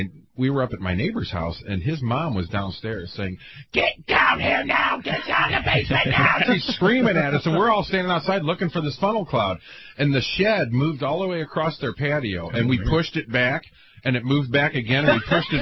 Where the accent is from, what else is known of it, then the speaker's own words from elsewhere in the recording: Florissant, Missouri, United States; And I was in a couple tornadoes growing up in Florissant.